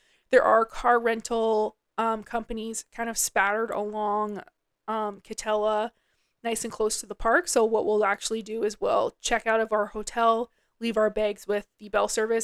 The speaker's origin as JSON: {"language": "English", "country": "Canada", "said": "So I'm from Canada. I live in Calgary."}